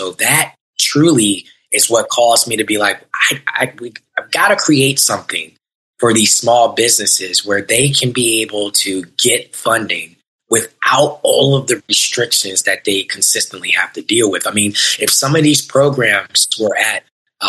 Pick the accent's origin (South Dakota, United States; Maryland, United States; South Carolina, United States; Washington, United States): Maryland, United States; also born or lived in Georgia; now in Delray Beach, United States; I was raised in Maryland, and from Maryland, I was went to Georgia, and that's when I did a lot of real estate